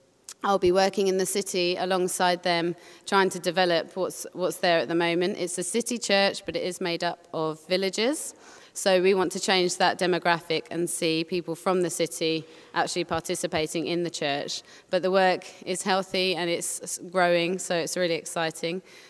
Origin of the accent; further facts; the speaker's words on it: England, United Kingdom; accent: British; thank you all for your patience and acceptance of my wonderful British accent. It's wonderful to be here, and I really appreciate the opportunity, and amazing to see such a huge fellowship and a beautiful building, and it's just really exciting for me coming from sunny England